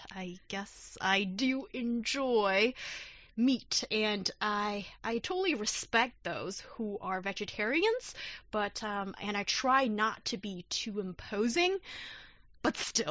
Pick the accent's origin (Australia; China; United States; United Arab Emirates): China; Beijing; when I grew up in Beijing